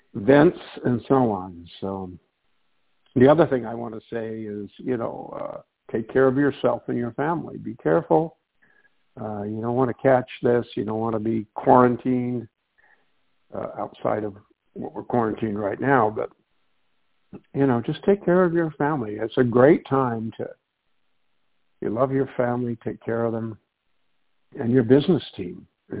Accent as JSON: {"language": "English", "region": "England", "country": "United Kingdom", "moved": "yes", "said": "I'm from England originally, came here on the Queen Mary"}